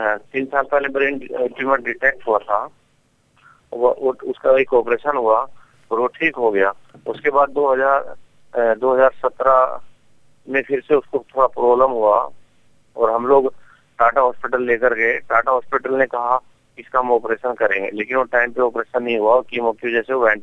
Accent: Lucknow, Uttar Pradesh, India; मैं प्रॉपरली लखनऊ से हूँ

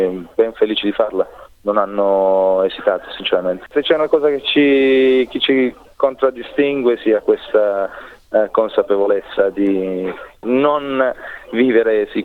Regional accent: Trani, Apulia, Italy; now in Melbourne, Australia; In Puglia, Trani.

